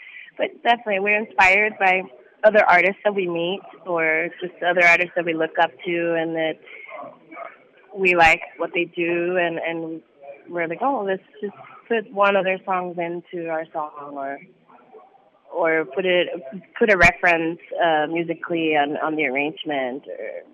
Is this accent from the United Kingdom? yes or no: no; Puerto Rico; Yeah, so I grew up in Puerto Rico, and I grew up listening to all kinds of music